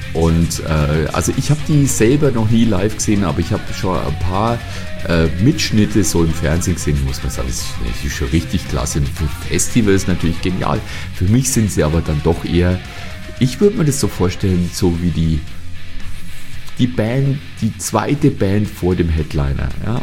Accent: Bavaria, Germany; Ich komme nun mal aus Bayern und was wir gehört haben oder hören, ist natürlich, sind die Sender des Bayerischen Rundfunks.

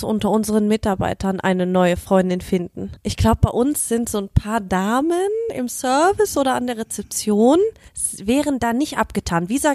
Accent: Germany; Ich als Deutsche muss sagen

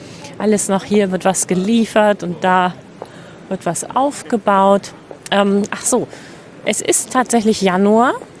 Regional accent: Celle, Lower Saxony, Germany; in meiner Heimatstadt Celle.

